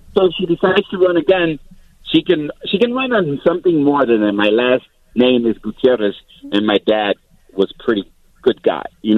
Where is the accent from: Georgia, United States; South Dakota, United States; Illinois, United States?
Illinois, United States; Chicago; I'm still a Chicagoan who loves the city of Chicago